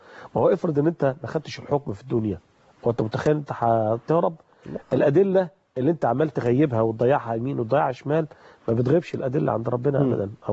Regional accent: Egypt

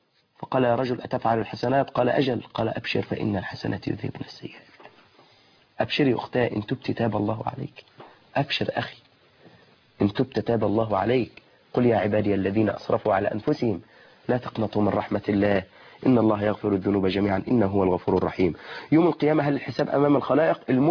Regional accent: Egypt; وإحنا بنا كمصريين

